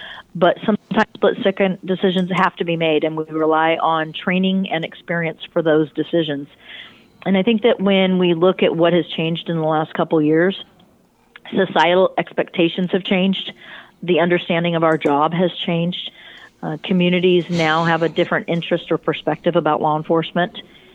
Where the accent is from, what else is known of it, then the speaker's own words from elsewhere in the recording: San Jose, California, United States; also born or lived in Santa Clara / Chico; I grew up in the South Bay, down in Santa Clara, San Jose, and then moved up to Chico to go to Chico State my freshman year.